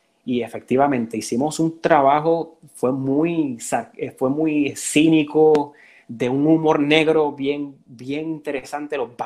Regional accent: Puerto Rico; me permitieron utilizar mi acento de nuevo, que me permitan utilizar el acento y mi, de la manera que uno es como puertorriqueño, como hispano, como latino

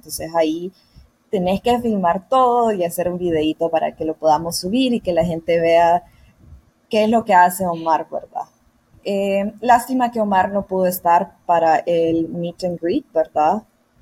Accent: Roatán, Bay Islands, Honduras; yo soy de Roatán, aquí no tenemos tanta presencia como en México

